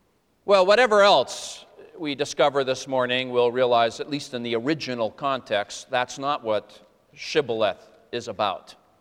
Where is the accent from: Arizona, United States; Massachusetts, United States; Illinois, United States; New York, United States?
Massachusetts, United States; Boston; I was born and brought up in Boston, lived all my life within a walk of where we are this minute.